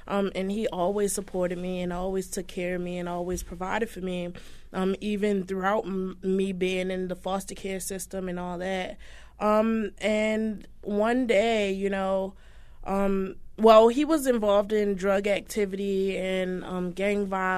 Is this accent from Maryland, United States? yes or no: yes; Baltimore, Maryland, United States; Well, I grew up in Baltimore City, and I didn't have my mom and dad with me